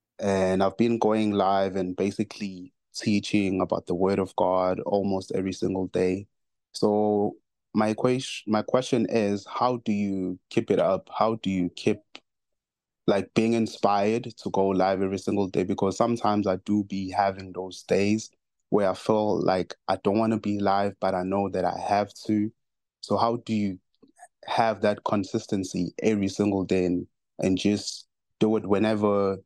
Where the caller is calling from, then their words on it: South Africa; I'm calling from South Africa.